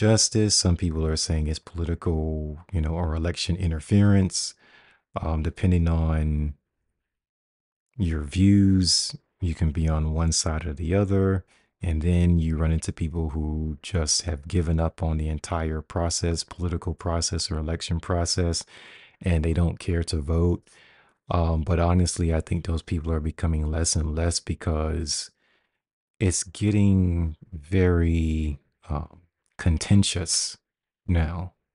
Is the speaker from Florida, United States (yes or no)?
yes; Florida, United States; And because I live in Florida, I mean, this is my home state.